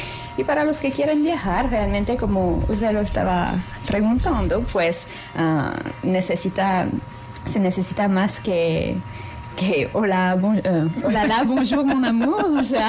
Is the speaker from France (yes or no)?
yes; France; Spanish is a second language; soy francesa, apasionada por mi lengua y mi cultura, creé el instituto y obviamente soy santiaguera de corazón.